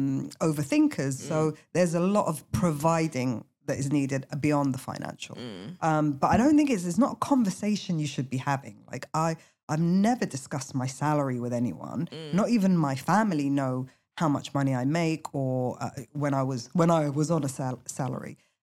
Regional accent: London, United Kingdom; no, I wasn't born in London actually, but I was raised in London.

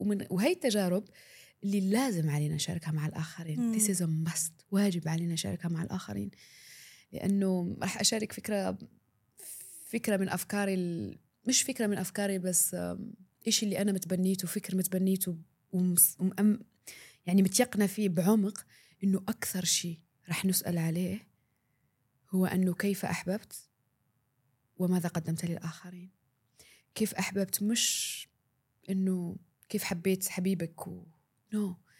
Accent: Algeria; مثلا نحن عندنا بالجزائر

